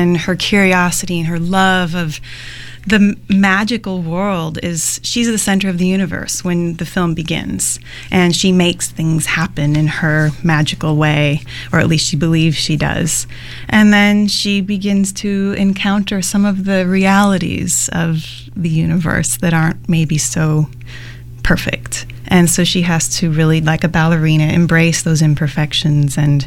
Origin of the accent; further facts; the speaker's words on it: Wisconsin, United States; I grew up in Wisconsin, and in a small dance school there.